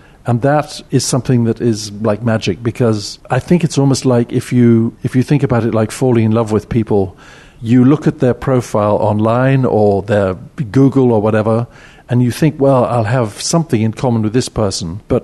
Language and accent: English; England, United Kingdom; I'm 62, and I'm English.